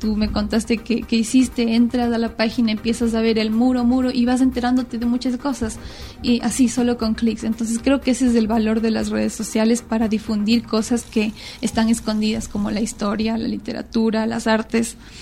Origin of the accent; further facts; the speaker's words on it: Quito, Pichincha, Ecuador; al fin y al cabo yo también soy quiteña y yo también quiero inmiscuirme en la discusión y los temas de la ciudad